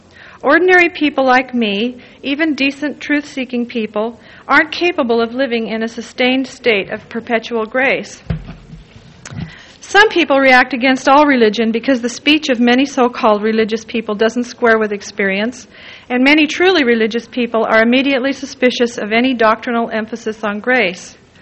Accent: Pacific Northwest, United States; As I was growing up in the Pacific Northwest, I encountered a good many of what we now call born-againers among my friends at school.

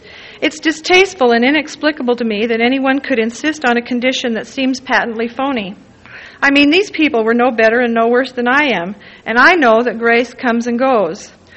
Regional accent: Pacific Northwest, United States; As I was growing up in the Pacific Northwest, I encountered a good many of what we now call born-againers among my friends at school.

